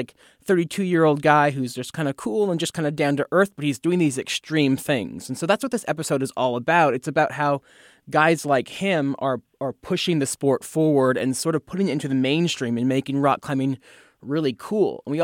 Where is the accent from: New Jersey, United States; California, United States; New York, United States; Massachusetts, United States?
California, United States; Fresno; because we grew up in Fresno, the Fresno area